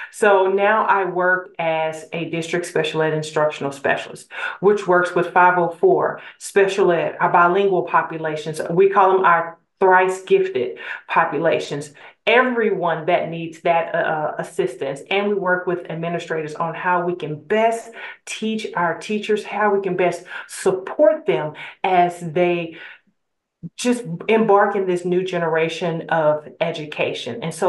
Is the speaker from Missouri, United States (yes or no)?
no; Louisiana, United States; I was raised in Louisiana, and like Miss Angelica, a lot of my family, English was not their first language. It was French. It was Creole French.